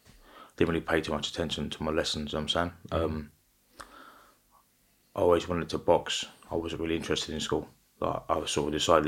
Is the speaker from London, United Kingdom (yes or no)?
yes; Sidcup, London, United Kingdom; born there; I was born in Sidcup, lived there from, my toddler years.